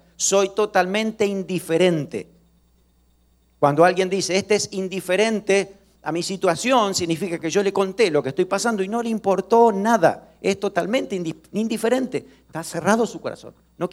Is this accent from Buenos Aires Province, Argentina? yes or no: yes; Pehuajó, Buenos Aires Province, Argentina; Yo el máximo lo escuché en mi pueblo, en Pehuajó.